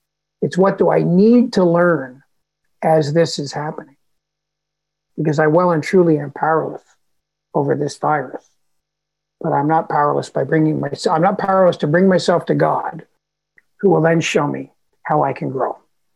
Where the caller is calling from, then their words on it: Toronto, Ontario, Canada; And here I am from Toronto, coming all the way to your group in California, feeling connected tonight.